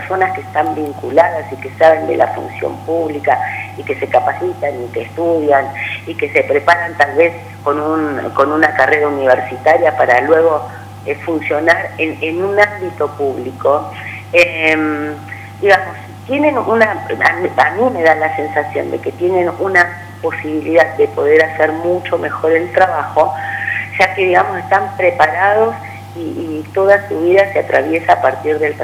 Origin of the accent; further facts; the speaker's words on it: Argentina; Entonces son todas cosas muy violentas por las que estamos pasando todos los argentinos.